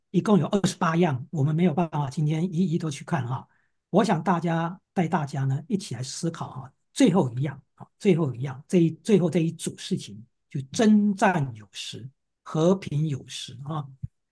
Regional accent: China; 因为我们中国人也是在说嘛，哈，天下合久必分，分久必合啊。

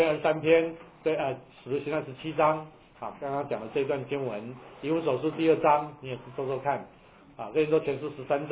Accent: China; 一般的华人啊，一般的我们中国人，为什么会拜鬼神

